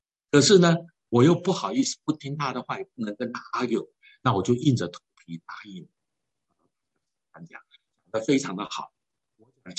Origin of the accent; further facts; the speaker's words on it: Taiwan; 我们台湾人啊晓得